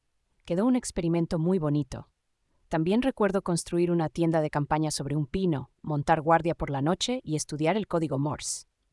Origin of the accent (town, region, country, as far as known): Valencia, Valencian Community, Spain; born or raised there